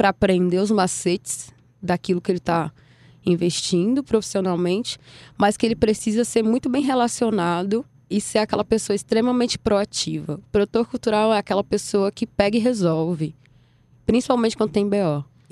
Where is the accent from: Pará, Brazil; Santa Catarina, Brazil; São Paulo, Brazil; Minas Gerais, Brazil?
Minas Gerais, Brazil; Gente, sou mineira, tenho 28 anos